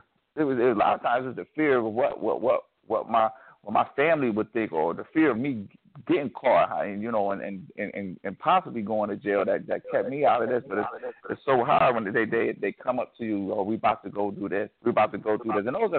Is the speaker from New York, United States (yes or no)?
yes; New York, United States; I know I grew up in a really tough area growing up in New York